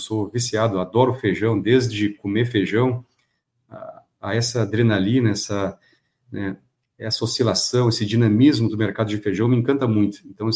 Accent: Rio Grande do Sul, Brazil; moved away as an adult; now in Cristalina, Brazil; Marcelo, eu sou natural do Rio Grande do Sul, né

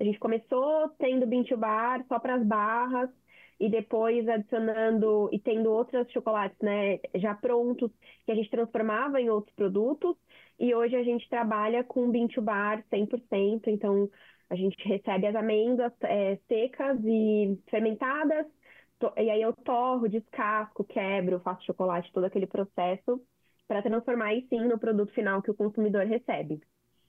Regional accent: Curitiba, Paraná, Brazil; moved away; also born or lived in Santos / Guarujá; eu sou nascida e criada, assim, infância em Curitiba

